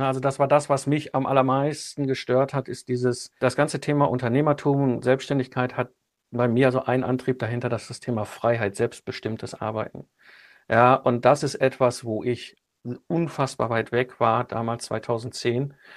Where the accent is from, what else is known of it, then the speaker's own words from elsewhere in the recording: North Rhine-Westphalia, Germany; ich komme aus dem Ruhrpott und zwischen Kohle und Stahl aufgewachsen